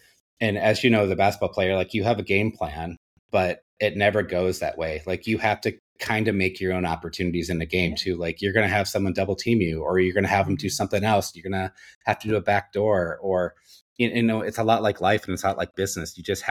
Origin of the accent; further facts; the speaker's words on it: Minnesota, United States; You know, growing up in Minnesota, we had like fire drills.